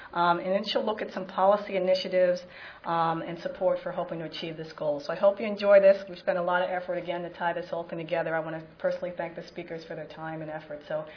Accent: Atlanta, Georgia, United States; I hail from Atlanta, where it was much warmer than it is right now.

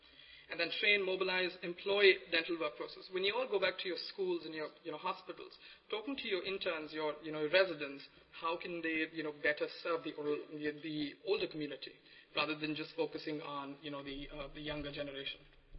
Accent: India; I remember growing up in India, you know, my grandmother did not know much about, you know, oral health and all that.

